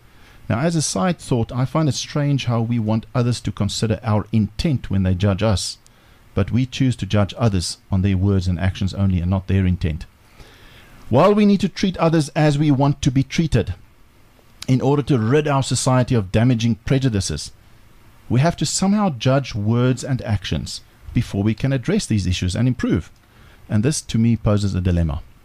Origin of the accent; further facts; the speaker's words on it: South Africa; I'm also a white South African male, and by the mere fact of being born and raised in South Africa, I have racism ingrained inside of me as well.